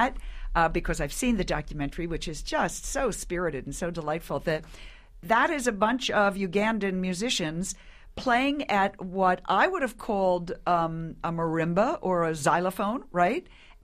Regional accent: Philadelphia, Pennsylvania, United States; I'm from Philadelphia, so I think of the banjo as the Mummers Parade, New Year's Day.

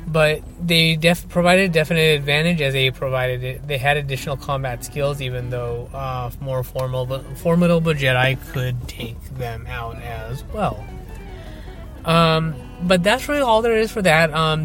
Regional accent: India; So being an Indian, it is of importance to me.

